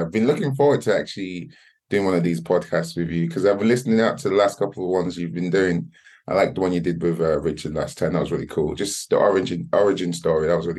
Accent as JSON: {"language": "English", "town": "Leeds", "region": "Yorkshire and the Humber", "country": "United Kingdom", "said": "My background, I'm from Leeds, originally from Leeds."}